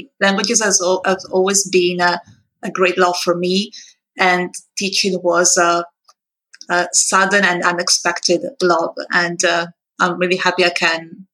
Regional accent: Italy; English is a second language; now in Spain; I am originally from Italy, currently living in Spain. And I'm an Italian teacher

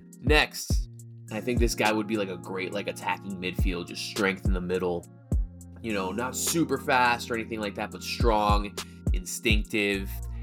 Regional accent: Miami, Florida, United States; I've always like supported the Heat because they're my hometown team

